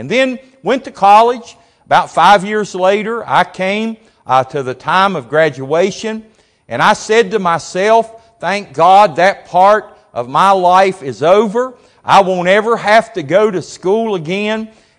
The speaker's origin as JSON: {"language": "English", "town": "Montgomery", "region": "Alabama", "country": "United States", "tie": "born or raised there", "said": "I remember when I was a 13-year-old boy, growing up in Montgomery"}